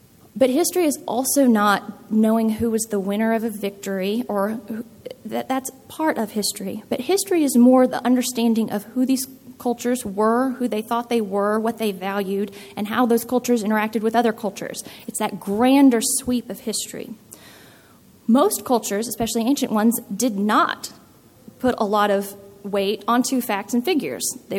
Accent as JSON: {"language": "English", "region": "Texas", "country": "United States", "tie": "born or raised there", "said": "I grew up in Texas. You can drive 12 hours and still be in Texas."}